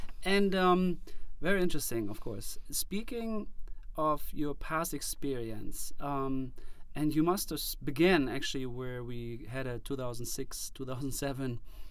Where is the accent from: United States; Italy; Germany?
Germany; I'm from Germany